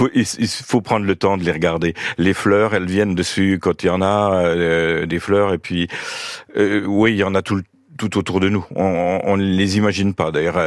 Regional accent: Corre, Bourgogne-Franche-Comté, France; je suis de Corps, entre Jussé, originaire de Corps, entre Jussé et Vauvillers.

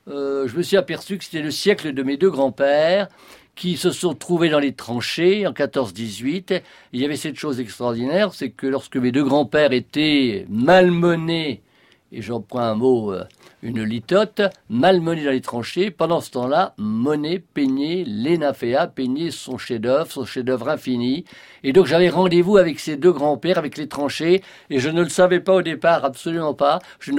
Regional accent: Villers, Normandy, France; born there; Et depuis Villerville, parce que je suis né à Villers, mais j'ai vécu à Villerville.

